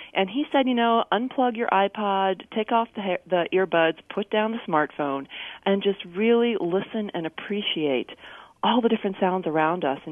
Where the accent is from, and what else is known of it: New Jersey, United States; born or raised there